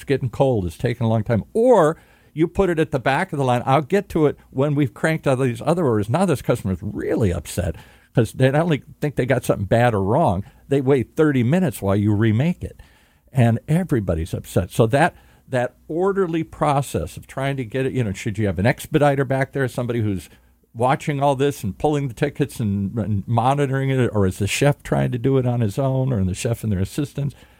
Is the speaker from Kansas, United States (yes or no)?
no; Michigan, United States; I grew up in the Midwest, as I said, in Michigan. You know, we had meat and potatoes.